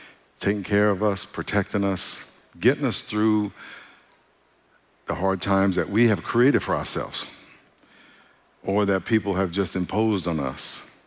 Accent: New York, United States; now in California, United States; being in California, where I'm from New York, so you know Christmas is coming because it's cold.

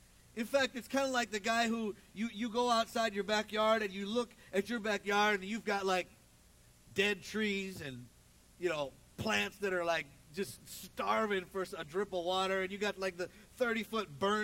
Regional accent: Ohio, United States; When I was a child, I grew up in the Midwest in Ohio, and it's warm like 3 months out of the year is all.

